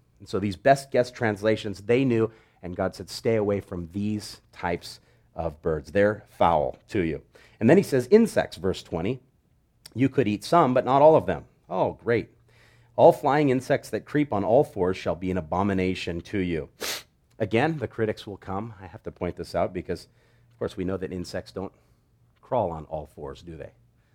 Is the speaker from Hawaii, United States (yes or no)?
yes; Hawaii, United States; I grew up in Hawaii, but my parents never really got into seafood that much.